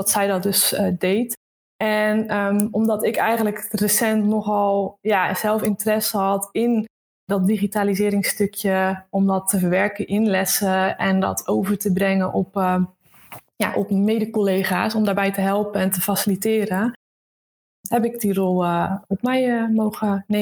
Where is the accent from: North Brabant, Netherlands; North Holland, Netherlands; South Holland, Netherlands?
South Holland, Netherlands; Rotterdam; 31 jaar. Ik kom van oorsprong uit de Randstad, uit de buurt van Rotterdam. En ben 7 jaar geleden richting het Brabant vertrokken, wat mij uitstekend bevalt.